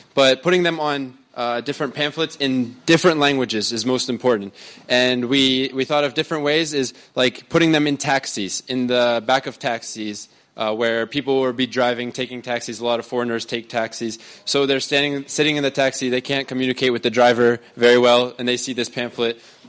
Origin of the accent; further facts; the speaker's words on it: United States; since I'm from the United States